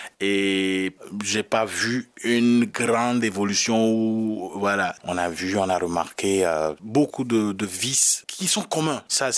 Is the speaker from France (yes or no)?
no; Lomé, Maritime, Togo; born there; Je suis né à Lomé, dans un quartier populaire de Lomé.